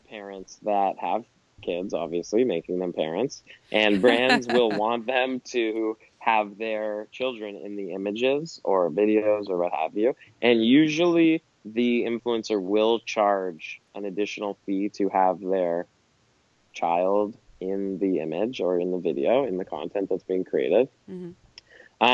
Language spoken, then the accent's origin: English; Canada; Or even if you think of, as a Canadian, the hockey, hockey, NHL